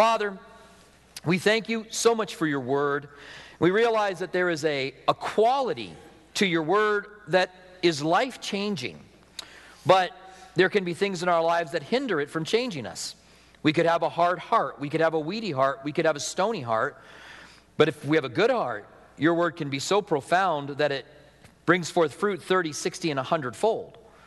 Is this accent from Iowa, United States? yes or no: yes; Clinton, Iowa, United States; I was born in Clinton, Iowa. The house that we lived in was 100 yards from the Mississippi River.